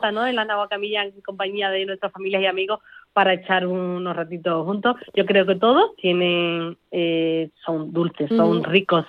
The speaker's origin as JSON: {"language": "Spanish", "town": "San Bartolomé de la Torre", "region": "Andalusia", "country": "Spain", "said": "Yo soy de San Bartolomé de la Torre, entonces yo tengo que tirar para mi pueblo."}